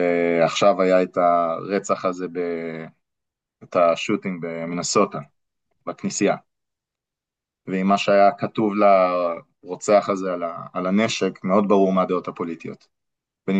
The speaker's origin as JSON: {"language": "Hebrew", "country": "United States", "said": "כי אני אמריקאי הרי, יש לי... אני גם אזרח אמריקאי ואני מאוד אוהב את אמריקה"}